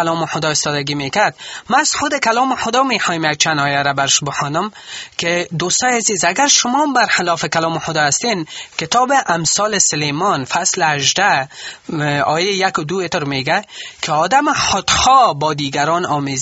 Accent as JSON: {"language": "Persian", "country": "Afghanistan", "said": "ما افغان هستیم، ما پیروای حضرت عیسی مسیح هستیم"}